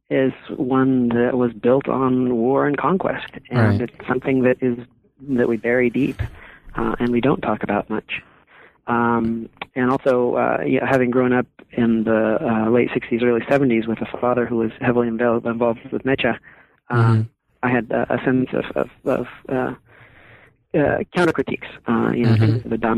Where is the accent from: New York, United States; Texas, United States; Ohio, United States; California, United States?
California, United States; also born or lived in Mexico; growing up in California and in northern Mexico with a particularly pious mother, Mexican Catholic